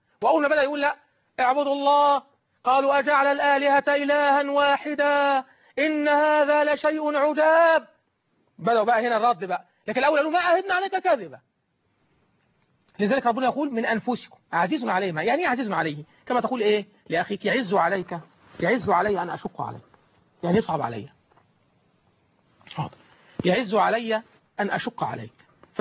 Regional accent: Suez, Suez Governorate, Egypt; كان يهمني الامر، ان انا من السويس وكان يهمني هذا الامر

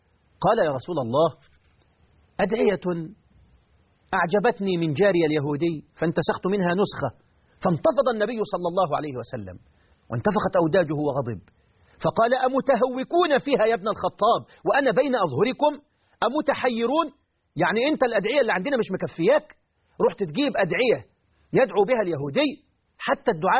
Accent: Egypt; انا مسلم، انا مصري مسلم.

